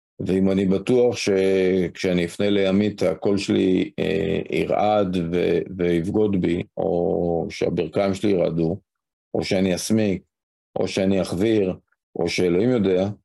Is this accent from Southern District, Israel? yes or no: no; Rishon LeZion, Central District, Israel; גדלתי בראשון, והייתי לוקח בנות